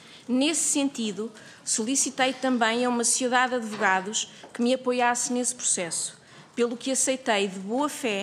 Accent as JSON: {"language": "Portuguese", "country": "Portugal", "said": "como portuguesa, ao serviço do meu país"}